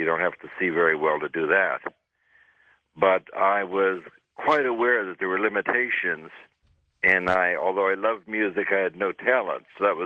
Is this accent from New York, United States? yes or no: yes; New York City, New York, United States; I grew up in New York City in the 50s. There were lots of poor people pushing push carts.